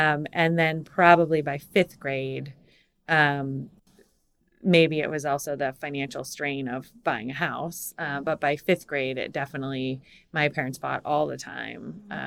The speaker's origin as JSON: {"language": "English", "region": "New England", "country": "United States", "tie": "born or raised there", "said": "So I grew up in New England and had, you know, mom, dad, sister, cat, dog"}